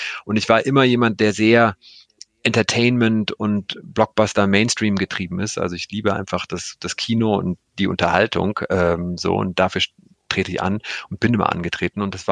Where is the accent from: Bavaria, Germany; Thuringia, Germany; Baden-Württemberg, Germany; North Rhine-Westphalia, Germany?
North Rhine-Westphalia, Germany; Cologne; das war damals dann in Köln, ich komme ja aus Köln